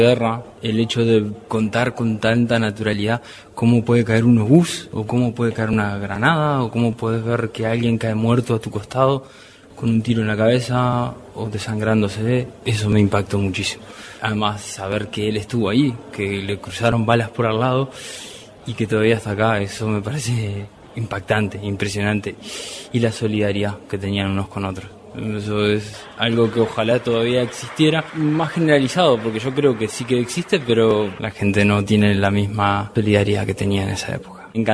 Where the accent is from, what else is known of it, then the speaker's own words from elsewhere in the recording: Uruguay; now in Spain; De hecho, yo soy uruguayo, no soy español